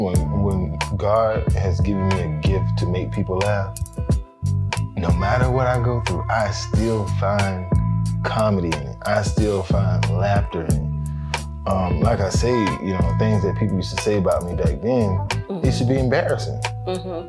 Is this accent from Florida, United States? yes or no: yes; Alachua County, Florida, United States; I am from Alachua County, Florida.